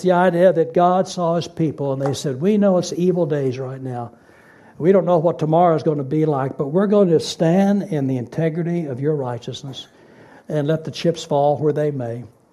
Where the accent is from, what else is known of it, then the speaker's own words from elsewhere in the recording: United States; moved away as an adult; now in Germany; I'm a Westerner. I come from the United States. I live here in Germany.